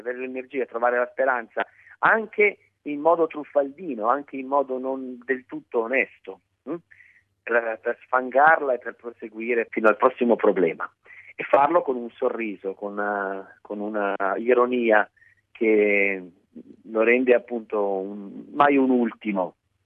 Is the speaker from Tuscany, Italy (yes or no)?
no; Lecco, Lombardy, Italy; io non sono siciliano, quindi avevo anche un po' di timore reverenziale verso questa lingua, verso questa sicilianità. Io sono di Lecco, quindi sto proprio dall'altra parte dello stivale.